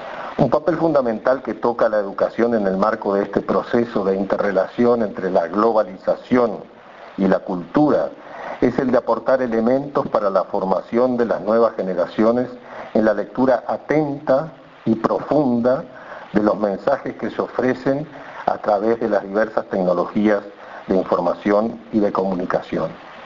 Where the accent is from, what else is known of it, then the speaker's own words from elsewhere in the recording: Uruguay; pensamos, como muchos uruguayos y uruguayas, que la educación constituye un derecho humano